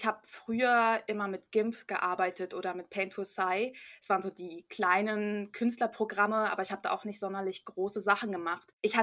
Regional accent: Berlin, Germany; Es war in Berlin. Ich bin auch Berlinerin

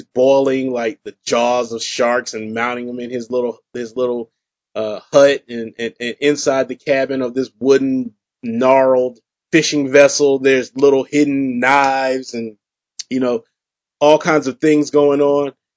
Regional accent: the South, United States; growing up in the South and seeing shade tree mechanics here

